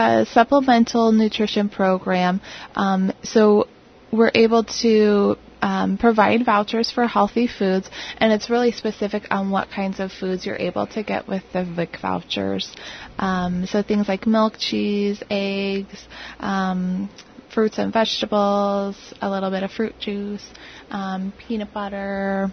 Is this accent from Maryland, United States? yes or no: no; Illinois, United States; I'm from Illinois originally, so it's been a great experience, a really comfortable fit for me